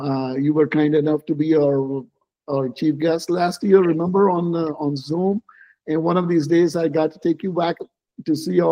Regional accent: Hyderabad, Telangana, India; my hometown that I grew up in Hyderabad, India.

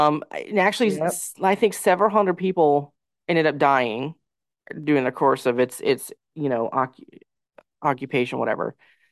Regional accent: Tennessee, United States; Well, we made the mistake of going in June, which I'm from Tennessee, so I should have known better to begin with.

